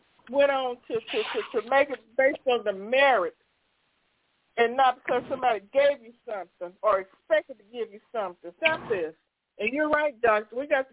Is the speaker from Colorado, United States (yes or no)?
no; North Carolina, United States; I never heard anyone in the community I grew up in North Carolina